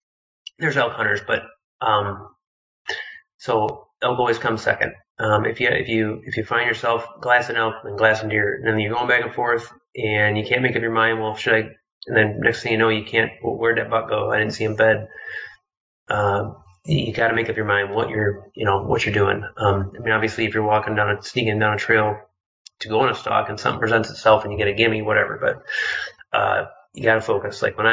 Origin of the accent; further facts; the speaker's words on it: Midwest, United States; But the curse of living, being born, growing up in the Midwest.